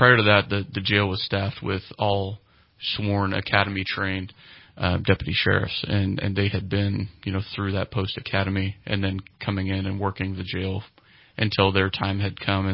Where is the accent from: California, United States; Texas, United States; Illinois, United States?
California, United States; Redding; also born or lived in Red Bluff; So I was born in Red Bluff and then moved to Redding in the 90s, so early 90s. Moved up to Redding, Shasta County.